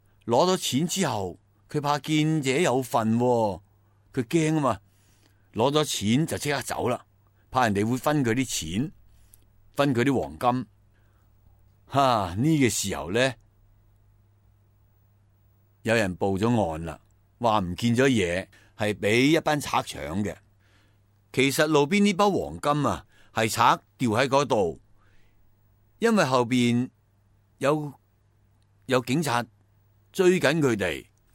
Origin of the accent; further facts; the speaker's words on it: China; 他们的财产处理法多数呢不是全部留给儿孙的，是得我们中国人是很保守